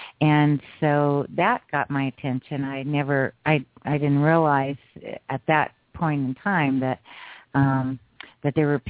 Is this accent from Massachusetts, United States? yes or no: no; Roswell, New Mexico, United States; I did. I grew up in Roswell.